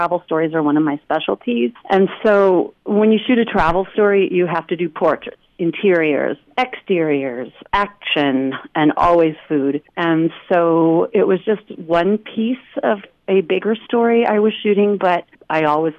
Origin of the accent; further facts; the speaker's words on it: Denton, Montana, United States; Well, I grew up in Denton, Montana. I'm a fourth generation Montana farm girl, and I went to college at MSU.